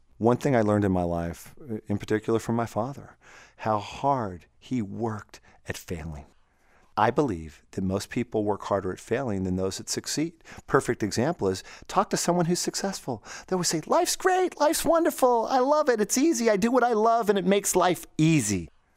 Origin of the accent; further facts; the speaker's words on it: New York, United States; I arrived. There was a redneck coach in that school. I didn't play sports and he didn't like me. I was from New York. I was different.